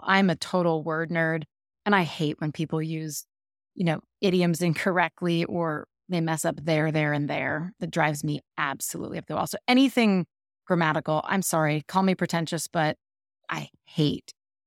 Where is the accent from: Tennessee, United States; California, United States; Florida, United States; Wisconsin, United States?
California, United States; I grew up in Northern California, and my grandmother always had pears, and I cannot get one for the life of me where I live now.